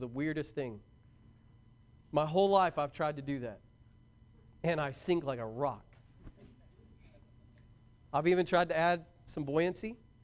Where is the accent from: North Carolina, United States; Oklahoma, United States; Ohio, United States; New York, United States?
Oklahoma, United States; Braggs; I grew up in Braggs, Oklahoma, not far from Greenleaf Lake, surrounded by hills all around